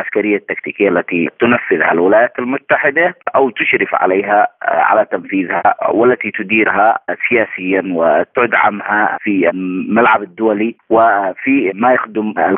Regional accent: Yemen; لن يكون ذلك الذي نعول عليه كيمنيين بالنسبة لنا كشعب يمني وبالنسبة لنا كإرادة يمنية

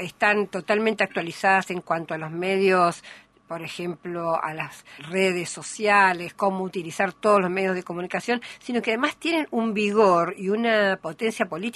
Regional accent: Argentina; yo como argentina

